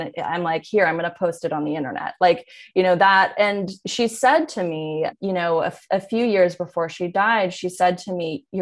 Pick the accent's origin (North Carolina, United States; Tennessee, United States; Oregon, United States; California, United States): California, United States; Berkeley; I grew up in Berkeley. My parents were a couple of hippies.